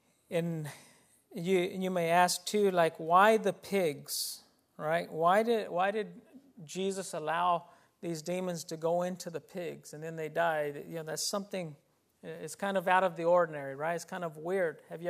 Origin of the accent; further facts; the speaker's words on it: Mexico; la mayoría somos mexicanos